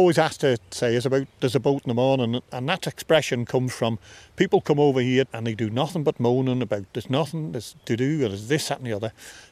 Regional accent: Douglas, Isle of Man; And my mum is a Scouser, but that hasn't had any influence on my accent. Our accent, particularly Douglas, is there's a lot of Scouse influence. You see, we're in between Northern Ireland and Liverpool

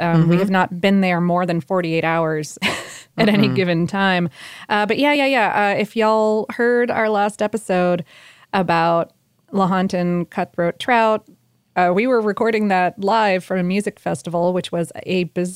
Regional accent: United States; but I'm American, and I don't really know what umlauts mean.

